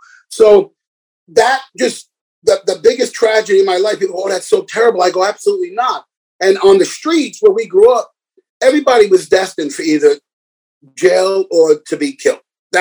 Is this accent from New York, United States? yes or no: yes; Bronx, New York, United States; So when I was a young kid, you know, growing up in the Bronx, like, my father was killed when I was like 3 or 4 years old.